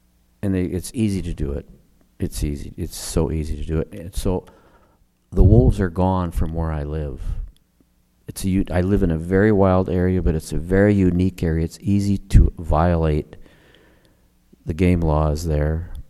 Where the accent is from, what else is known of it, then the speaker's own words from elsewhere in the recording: Laverne, Minnesota, United States; I grew up in Laverne, Minnesota, the prairie, straight west of here, about 3 hours.